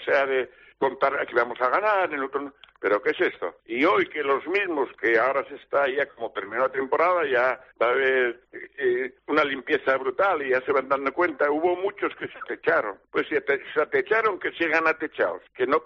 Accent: Gijón, Asturias, Spain; yo leía aquí en mi tierra, en Gijón

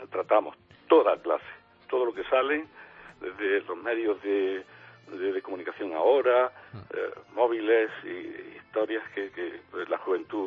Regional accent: Granada, Andalusia, Spain; soy de Granada. Uh-huh. Tengo ya 73 años.

